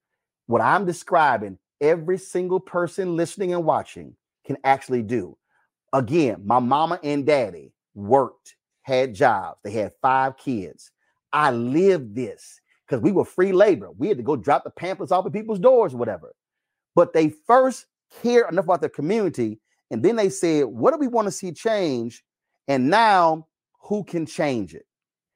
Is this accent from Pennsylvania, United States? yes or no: no; Texas, United States; He's a Texas senator. I'm from Texas.